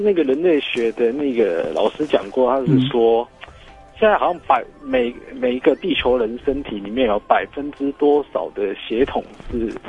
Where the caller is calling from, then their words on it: Tainan, Taiwan; 啊，我是台南的